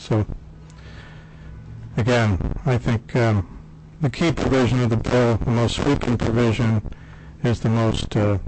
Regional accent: Juneau, Alaska, United States; I'm from Juneau, a 38-year resident

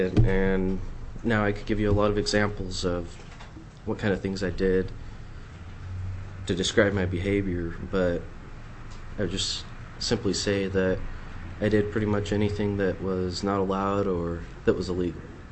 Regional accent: Salt Lake City, Utah, United States; born there; now in Petersburg, United States; I'm 17 years old, and I was born in Salt Lake City, Utah. I now live in Petersburg.

